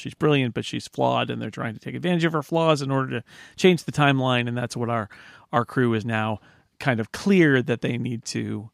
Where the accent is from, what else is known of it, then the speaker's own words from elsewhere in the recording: California, United States; Anyway, as a Californian, I got very confused by some of the geography going on there.